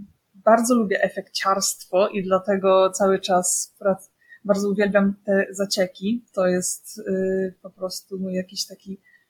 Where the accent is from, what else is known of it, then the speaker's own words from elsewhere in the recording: Radoszyce, Subcarpathian Voivodeship, Poland; moved away; Ja się wychowywałam właśnie w Radoszycach, to jest taka mała wieś na Podkarpaciu, już w sumie w Bieszczadach, w konserwatywnej rodzinie.